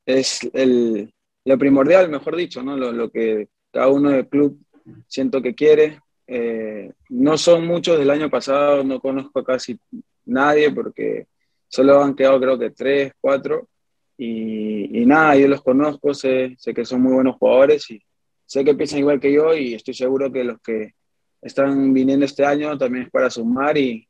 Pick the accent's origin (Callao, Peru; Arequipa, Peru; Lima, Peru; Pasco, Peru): Lima, Peru; yo soy de Lima, toda mi vida he vivido en La Victoria, actualmente vivo en La Victoria.